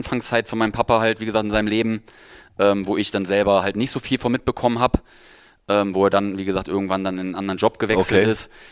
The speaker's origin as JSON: {"language": "German", "town": "St. Hubert", "region": "North Rhine-Westphalia", "country": "Germany", "tie": "born or raised there", "said": "Des Westens, aus NRW. Die nächstgrößere Stadt ist Kempen, dann kommt Krefeld, Düsseldorf."}